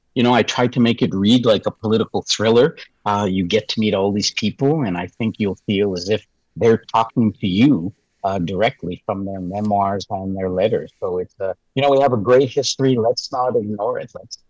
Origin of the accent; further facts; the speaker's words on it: Montreal, Quebec, Canada; I grew up in Montreal, spent almost my entire life in Montreal.